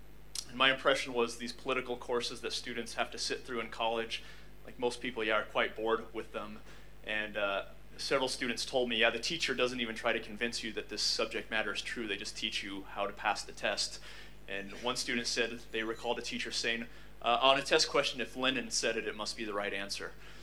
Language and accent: English; United States; And I mean, as an American, I've had outright hostility from young Chinese in China.